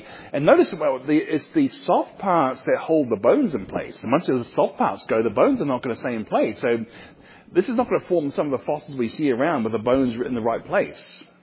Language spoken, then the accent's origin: English; Australia; in my home country of Australia